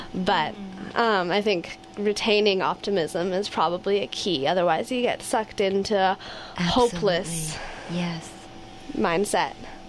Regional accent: Oregon, United States; as she said, I'm 19. I'm from Southern Oregon, and I was born in a one-room cabin with no electricity or running water, and I was raised without television.

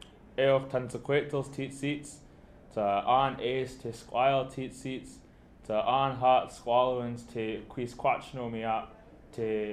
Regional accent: North Vancouver, British Columbia, Canada; I'm from the Squamish people. I also have ancestry to Alert Bay of the Kwakwaka'wakw people, but I was raised in North Vancouver and West Vancouver and all this area.

